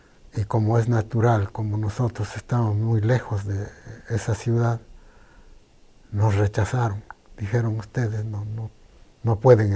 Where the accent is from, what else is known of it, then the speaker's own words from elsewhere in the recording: Chalcatongo, Oaxaca, Mexico; Regresamos a Chalcatongo y allí cada quien se fue a donde pudo, es decir, a trabajar. Yo me vine para la ciudad de Oaxaca, que es la capital del estado